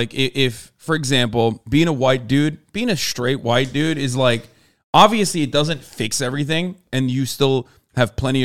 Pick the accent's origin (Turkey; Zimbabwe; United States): Turkey; I'm Turkish. I'm growing up in Turkey. There isn't like from a upper class, like privileged, affluent family.